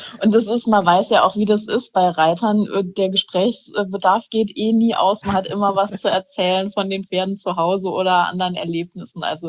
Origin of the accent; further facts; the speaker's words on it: Saarland, Germany; ich komme aus dem Saarland.